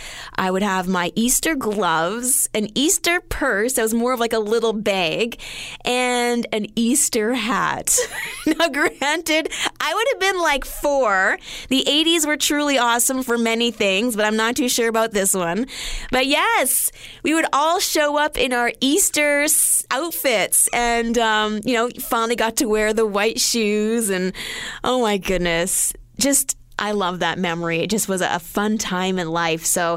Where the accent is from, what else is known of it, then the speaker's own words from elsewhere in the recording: Edmonton, Alberta, Canada; I am originally from Edmonton